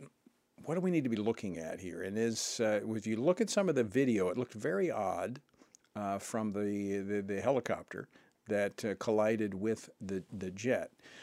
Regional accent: Louisiana, United States; Same route as I fly from my home state of Louisiana into D.C.

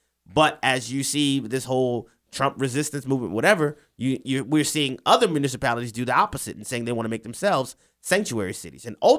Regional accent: Louisiana, United States; because my home state of Louisiana was involved in it

